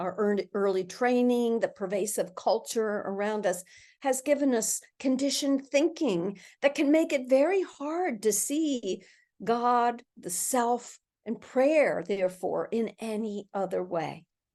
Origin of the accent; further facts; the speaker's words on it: Philadelphia, Pennsylvania, United States; when I was young and living in Philadelphia, my hometown, watching the Eagles with my family on Sunday afternoon, right?